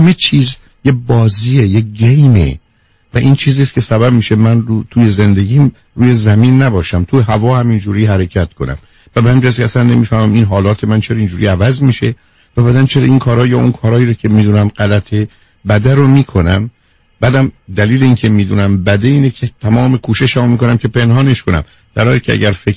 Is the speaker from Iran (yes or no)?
yes; Iran